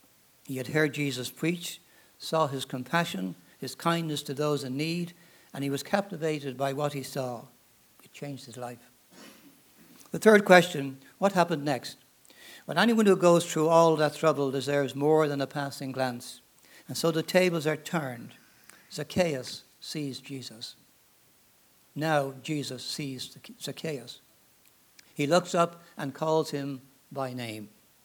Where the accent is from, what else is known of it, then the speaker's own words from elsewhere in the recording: Ireland; now in United States; And I'm from Ireland, as you probably gather from my accent.